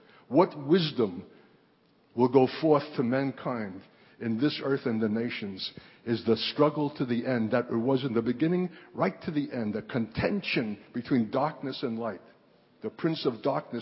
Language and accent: English; New York, United States; now in Minnesota, United States; if you'll allow my impression as a New Yorker and living in Minnesota in the rustic far reaches and having traveled widely in the world